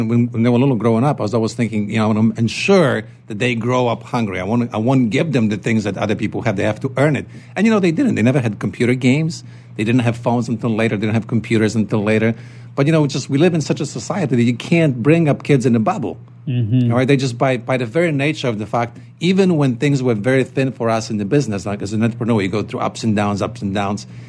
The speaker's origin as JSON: {"language": "English", "country": "Poland", "tie": "born or raised there", "second_language": "English", "moved": "yes", "said": "growing up in Poland, maybe it's like because we didn't have the word."}